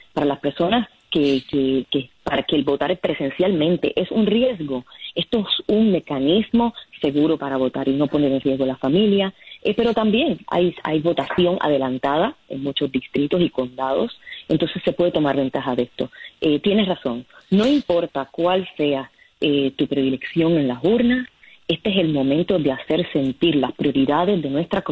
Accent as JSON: {"language": "Spanish", "country": "Puerto Rico", "said": "Yo como puertorriqueña, siempre cuando voy a votar estoy pendiente de cuáles son esas plataformas que van también a beneficiar a las personas que yo quiero, que viven en Puerto Rico"}